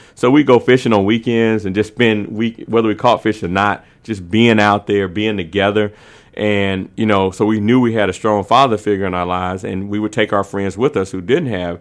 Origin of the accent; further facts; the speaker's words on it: Atlanta, Georgia, United States; Well, you know, I grew up in Southwest Atlanta, went to Atlanta Public Schools. My parents worked in civil rights.